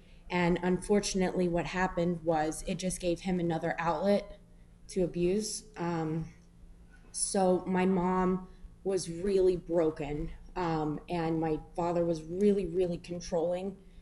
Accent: Gainesville, Florida, United States; I have a sponsor and I'm from Gainesville, Florida.

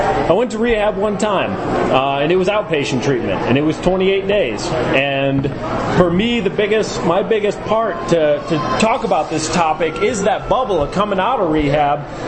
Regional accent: Chicago, Illinois, United States; moved away; I grew up in Chicago. I left. It was hard to stay.

